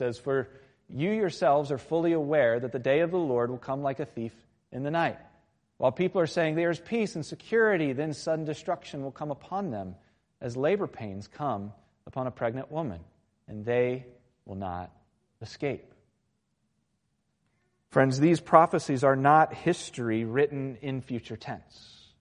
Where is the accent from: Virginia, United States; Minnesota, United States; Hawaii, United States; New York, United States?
Virginia, United States; Virginia Beach; So I grew up in Virginia Beach, and it's kind of Hurricane Alley in a sense.